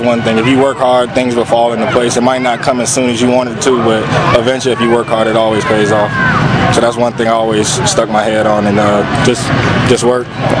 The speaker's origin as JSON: {"language": "English", "town": "Miami", "region": "Florida", "country": "United States", "tie": "born or raised there", "lives_now": "Atlanta, United States", "said": "In Miami."}